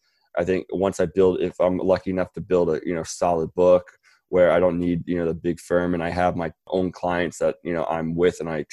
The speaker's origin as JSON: {"language": "English", "town": "Philadelphia", "region": "Pennsylvania", "country": "United States", "tie": "born or raised there", "said": "Cause he's also from the Northeast where I grew up in Philadelphia. He's from New York."}